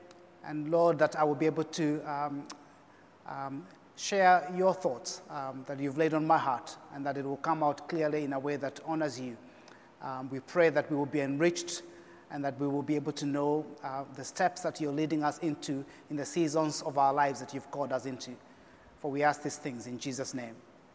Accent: Kenya; I come from Kenya. We have 42 different tribes.

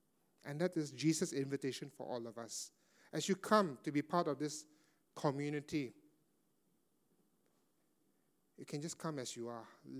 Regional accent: Singapore; Our identity is not rooted in me being a Singaporean

